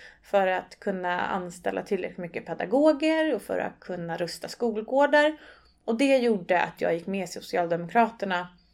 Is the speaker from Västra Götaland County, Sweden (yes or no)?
no; Stockholm, Stockholm County, Sweden; born there; Nej, jag är född i Älvsjö, söder om Stockholm. Jag har 2 syskon, uppväxt med mamma och pappa, en idrottsfamilj.